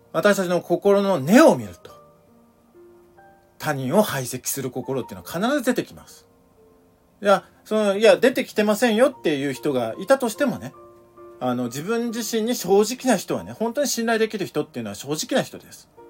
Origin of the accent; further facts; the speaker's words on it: Hokkaido, Japan; まあ私もね北海道出身ですもんね